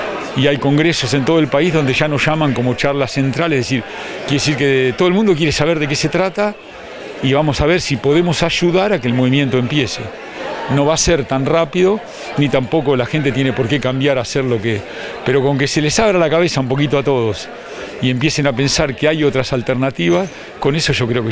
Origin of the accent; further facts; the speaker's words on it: Chivilcoy, Buenos Aires Province, Argentina; moved away as an adult; este que es mi pueblo también, ¿no? Porque yo nací acá, viví hasta los 20 años, inclusive comencé a trabajar acá, y muchas de las locuras que hoy van a ver nacieron acá en Chivilcoy.